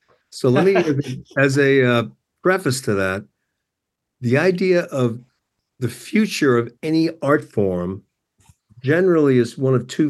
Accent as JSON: {"language": "English", "town": "Boston", "region": "Massachusetts", "country": "United States", "said": "I was in a couple of fights, but I come from Boston, but I didn't die."}